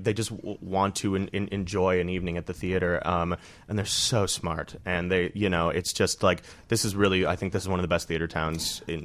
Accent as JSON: {"language": "English", "town": "Washington", "region": "Michigan", "country": "United States", "said": "It's like 45 minutes from Detroit. So I'm Michigan boy, Midwest boy."}